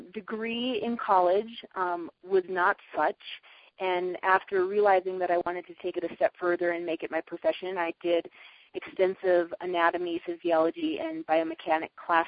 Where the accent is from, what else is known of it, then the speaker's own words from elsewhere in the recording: Fargo, North Dakota, United States; I grew up in Fargo, North Dakota. I was an active kid.